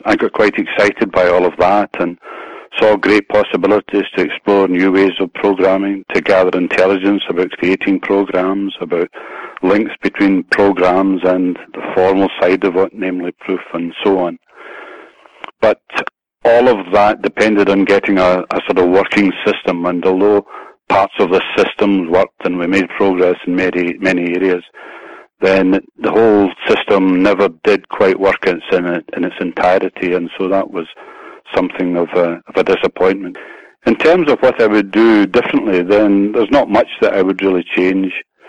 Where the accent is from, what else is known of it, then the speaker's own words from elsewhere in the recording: Glasgow, Scotland, United Kingdom; here in Glasgow, which is my hometown.